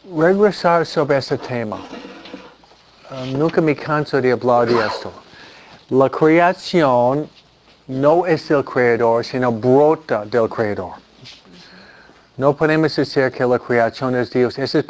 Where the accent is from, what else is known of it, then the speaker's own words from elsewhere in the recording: New York City, New York, United States; La gente estaba tirándose de los edificios en Nueva York, de donde vengo yo.